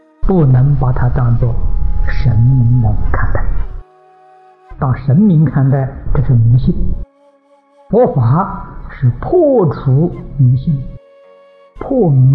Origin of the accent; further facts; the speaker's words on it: China; 我们中国人常说吗，贵为天子，富有四海